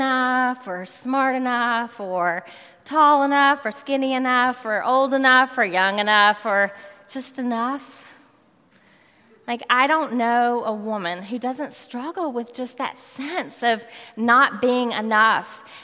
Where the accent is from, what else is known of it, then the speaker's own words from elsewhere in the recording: Charlotte, North Carolina, United States; So I am from Charlotte, North Carolina. So didn't take me long to get here today.